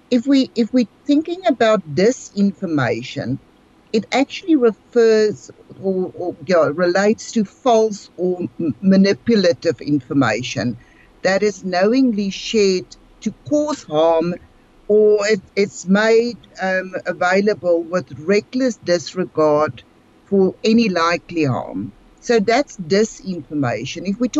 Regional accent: South Africa; And I think as South Africans and as the South African community, we need to, again

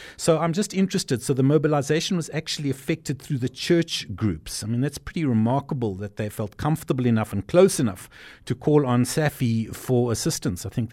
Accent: Cape Town, Western Cape, South Africa; It's funny, you're taking me back to my youth growing up in Cape Town.

